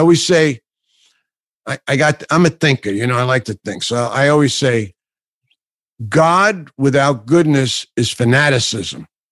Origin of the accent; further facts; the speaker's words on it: New York, United States; It's crazy because I'm from New York, right?